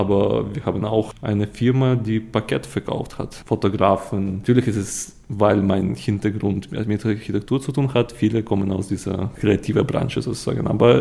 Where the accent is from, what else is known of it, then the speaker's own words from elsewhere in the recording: Kyiv, Ukraine; German is a second language; now in Germany; also ich komme selber aus der Ukraine, aus Kiew.